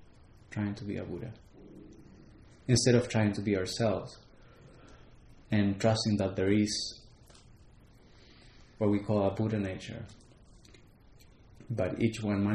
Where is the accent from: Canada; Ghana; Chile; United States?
Chile; I was raised Catholic in Chile